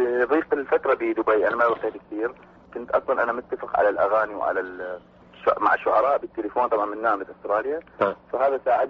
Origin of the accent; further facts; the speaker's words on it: Iraq; أما كعراقيين ما عندنا إذاعة ولا عندنا تي في